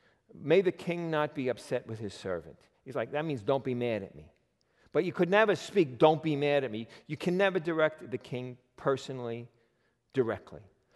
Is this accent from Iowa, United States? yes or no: no; Queens, New York, United States; Look, I'm from Queens.